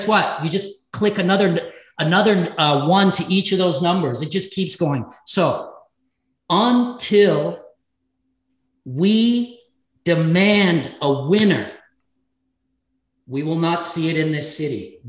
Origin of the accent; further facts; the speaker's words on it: Toronto, Ontario, Canada; also born or lived in Beijing / New York / Hong Kong; I have lived in multiple cities, but I grew up in Toronto, but I've lived in Beijing, New York, Hong Kong, like all these other cities.